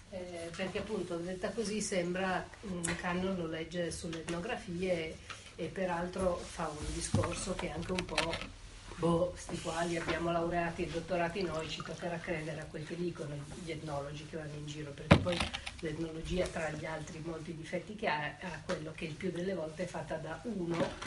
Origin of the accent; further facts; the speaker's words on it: Rosta, Piedmont, Italy; Io sono di Rosta e questa roba mi fa sentire vicina.